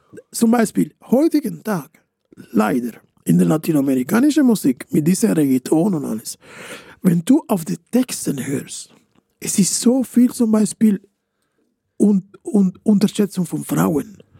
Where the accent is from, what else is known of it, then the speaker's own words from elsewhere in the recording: Italy; German is a second language; also born or lived in Switzerland; now in Liechtenstein; Also ich bin von Italien nach der Schweiz umgezogen, von der Schweiz nach Liechtenstein umgezogen. Vor 20 Jahren.